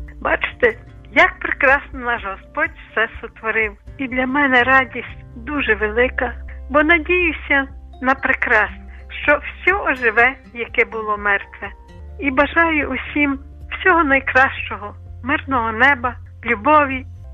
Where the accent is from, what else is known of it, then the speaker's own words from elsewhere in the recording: Lviv Oblast, Ukraine; born there; я народилася на Бродівщині, і ми ходили до лісу, далеко в ліс ходили, по ті підсніжники.